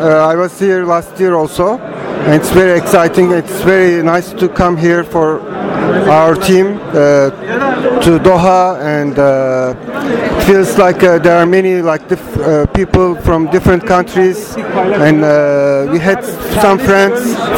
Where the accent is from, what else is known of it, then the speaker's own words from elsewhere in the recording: Istanbul, Turkey; I'm from Istanbul, and I'm a director.